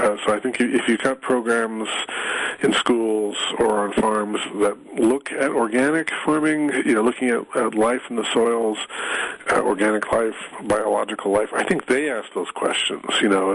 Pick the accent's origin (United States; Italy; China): United States; Phoenix, Arizona; Quickly, I'm a city boy. I grew up in Phoenix, Arizona